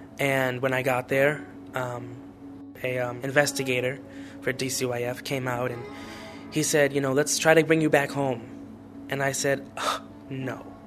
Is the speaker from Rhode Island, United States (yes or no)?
yes; Providence, Rhode Island, United States; I am 21 and I am from Providence, Rhode Island.